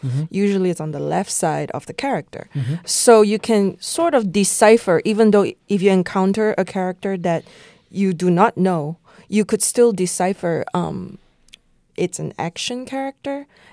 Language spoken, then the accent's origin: English; Malaysia; first language Chinese; English is a second language; Actually, it's my mother tongue. I grew up in Malaysia.